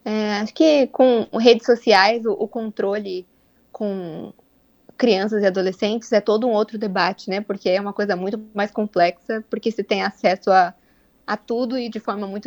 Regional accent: São Paulo, Brazil; Hoje eu falo de São Paulo, eu sou nascida e criada em São Paulo e eu estou aqui visitando minha família de férias por um tempo

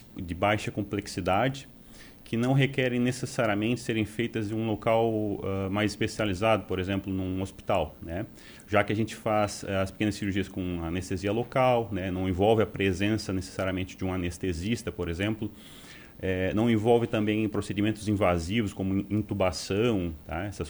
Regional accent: Criciúma, Santa Catarina, Brazil; Exatamente. Nasci em Criciúma.

